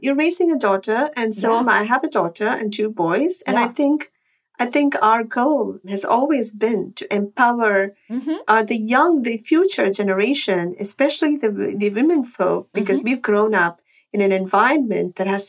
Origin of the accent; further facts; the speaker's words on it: India; kind of a social stigma growing up in India, especially in the 80s and 90s.